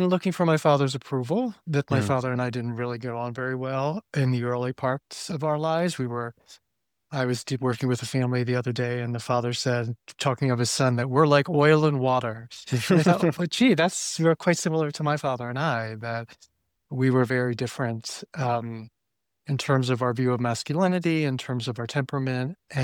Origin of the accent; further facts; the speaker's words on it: United States; also born or lived in Amsterdam, Netherlands; And then September 11th happened, and I'm American, and as a white male American who lived, the security of my world had been guaranteed until that happened, and I had an existential crisis, and I moved back to America